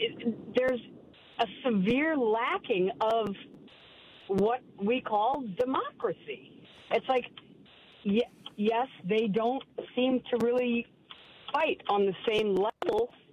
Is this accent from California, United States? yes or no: no; Wisconsin, United States; I grew up in Wisconsin, and if I was still in Wisconsin, I would be Mark Pocan would be my representative.